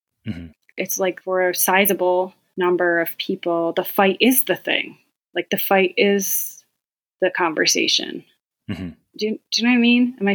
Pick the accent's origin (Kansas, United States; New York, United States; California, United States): New York, United States; halfway between here and my hometown on Cuba Lake, near halfway up Cuba Lake.